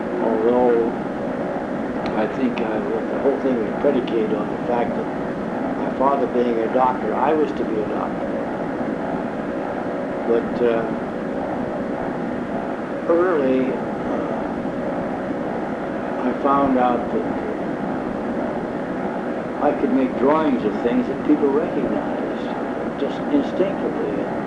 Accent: Hot Springs, South Dakota, United States; I was born there in Hot Springs, which was sort of a summer resort back in the early 1900s because of the fact that we had mineral waters which had medicinal qualities to it.

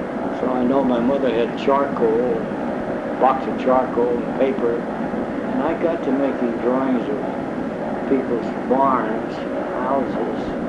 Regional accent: Hot Springs, South Dakota, United States; I was born there in Hot Springs, which was sort of a summer resort back in the early 1900s because of the fact that we had mineral waters which had medicinal qualities to it.

